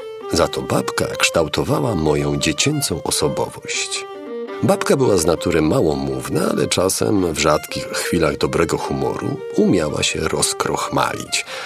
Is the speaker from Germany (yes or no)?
no; Lithuania; do tego najbardziej zapadłego zakątka Litwy, gdzie się urodziłem i wychowałem